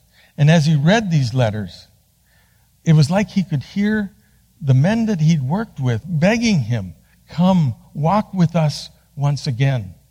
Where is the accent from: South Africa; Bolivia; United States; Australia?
Bolivia; I was born and raised in Bolivia. My parents were doing Bible translation when I came along